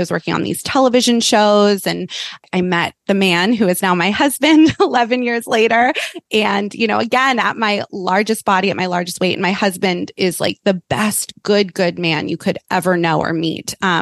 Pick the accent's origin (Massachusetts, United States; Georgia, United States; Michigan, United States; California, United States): California, United States; Malibu; So I grew up in Malibu, California, in a little small beach community out in Los Angeles.